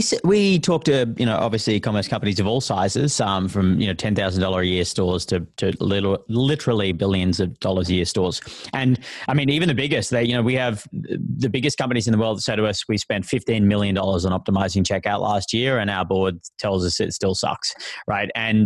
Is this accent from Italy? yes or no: no; Australia; accent: Australian; most Australians would say I have one of the thickest Australian accents, and yet I'm called British fairly often.